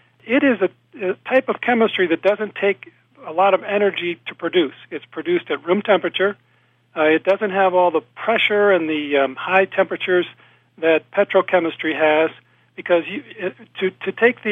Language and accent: English; Golden, Colorado, United States; I was on a sustainability committee in my hometown here of Golden, Colorado